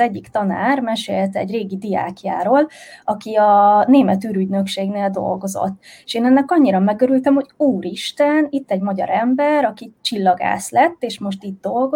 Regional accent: Nagyatád, Somogy, Hungary; én vidéken nőttem fel Nagyatádon

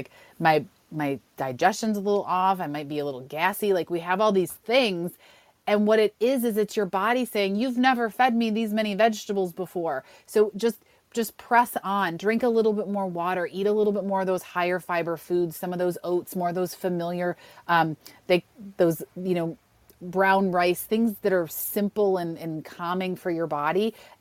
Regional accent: New York, United States; I grew up in Western New York, so the Buffalo Bills were my team

